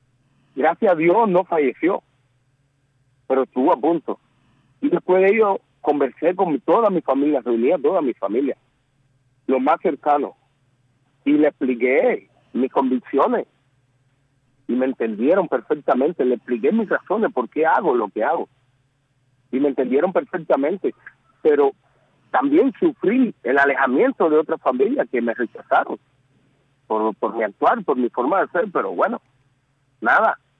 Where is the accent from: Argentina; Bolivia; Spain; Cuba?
Cuba; Soy cubano y lo seguiré siendo hasta mi último respiro. Pero me identifico con mi pueblo. Yo soy de este pueblo, yo surgí de este pueblo.